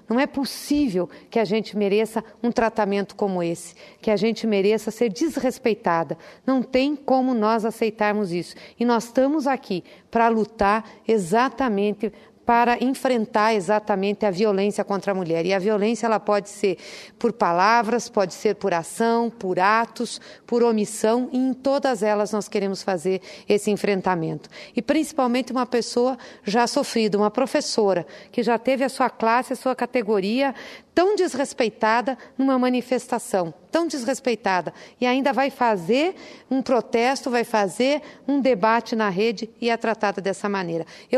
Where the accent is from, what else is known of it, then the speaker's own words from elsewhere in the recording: Paraná, Brazil; como senadora, como mulher, como paranaense